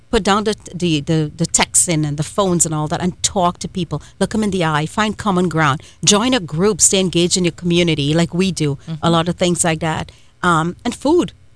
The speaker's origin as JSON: {"language": "English", "country": "Trinidad & Tobago", "tie": "born or raised there", "said": "I grew up in Trinidad and Tobago, where we do have universal healthcare as well."}